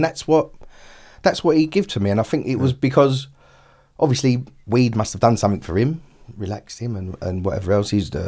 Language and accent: English; East End, London, United Kingdom; accent: Cockney; now in Essex, United Kingdom; I'm from around here, not far from here. Yeah, I'm an East End boy. Yeah, went to school in Bethnal Green.